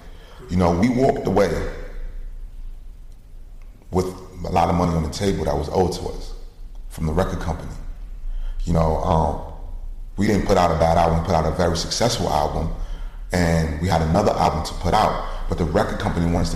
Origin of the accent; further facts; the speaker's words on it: New York City, New York, United States; Growing up in East New York, you think that it's just you.